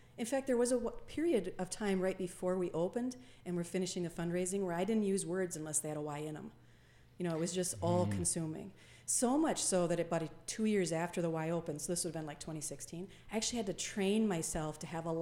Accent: St. Cloud, Minnesota, United States; I still have family back there. But yeah, I grew up in St. Cloud. And I actually got in the military right out of high school.

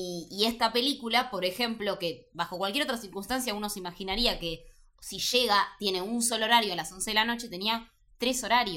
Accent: Bariloche, Río Negro, Argentina; yo soy de Bariloche y en Bariloche hay un solo cine, que es el Sunstar, que es una cadena de cines que está en diferentes lugares de Argentina.

